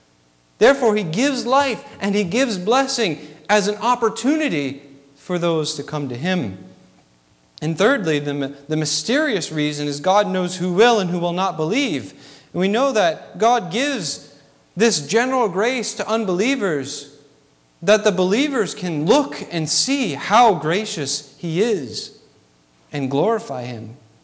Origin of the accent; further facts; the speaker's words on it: New England, United States; growing up in New England, we would go to the Boston Children's Museum.